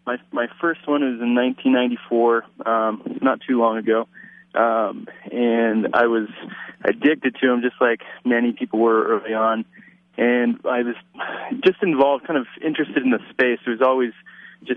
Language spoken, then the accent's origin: English; Michigan, United States; now in Boulder, United States; I'm from Michigan originally, so I kind of missed four seasons.